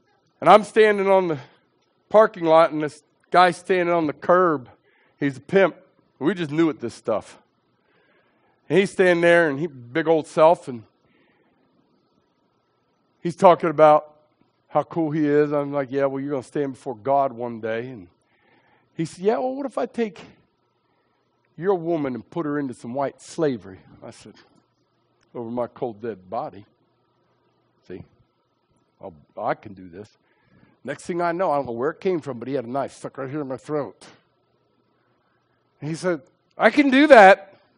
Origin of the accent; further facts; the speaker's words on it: Quarryville, Pennsylvania, United States; I grew up in Quarryville. Well, actually, south of Quarryville, Mechanics Grove.